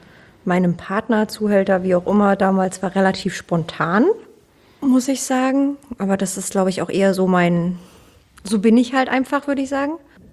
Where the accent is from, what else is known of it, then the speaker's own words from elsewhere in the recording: eastern Germany, Germany; Aus dem Osten.